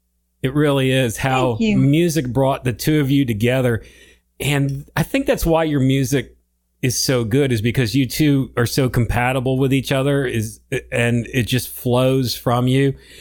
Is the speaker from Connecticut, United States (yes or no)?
yes; Connecticut, United States; I'm not from Latvia. I'm from Connecticut and I live in South Carolina.